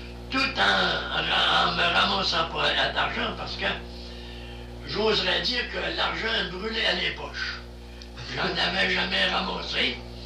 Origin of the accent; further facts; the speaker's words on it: Valbriand, Quebec, Canada; chez nous, à Valbriand, ça paraissait comme en Afrique